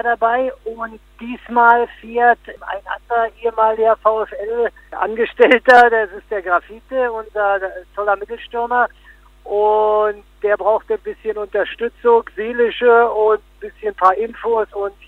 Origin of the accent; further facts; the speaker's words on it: Berlin, Germany; Und speziell in meiner Heimat Berlin wäre ich natürlich ganz gern gefahren.